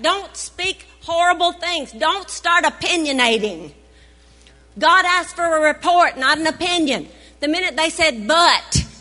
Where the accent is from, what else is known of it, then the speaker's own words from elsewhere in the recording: the South, United States; I grew up in the South. We can grow figs in the South.